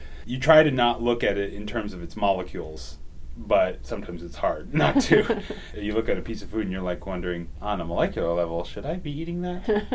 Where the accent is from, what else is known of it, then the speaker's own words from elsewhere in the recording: Illinois, United States; moved away as an adult; I came from Illinois, and my parents are still in Illinois.